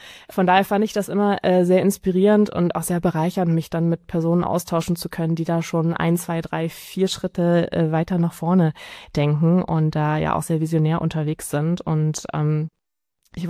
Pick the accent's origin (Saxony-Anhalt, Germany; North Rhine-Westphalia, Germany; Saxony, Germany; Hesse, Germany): Hesse, Germany; Also ich komme aus dem Raum Frankfurt.